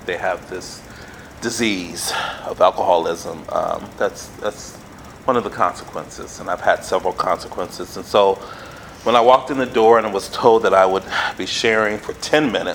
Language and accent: English; Milwaukee, Wisconsin, United States; born there; I was born in Milwaukee, Wisconsin, and I have an older sister, and my dad.